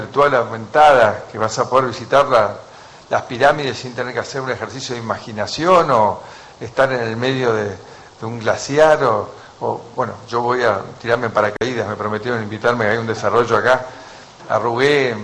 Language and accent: Spanish; Argentina; somos todos argentinos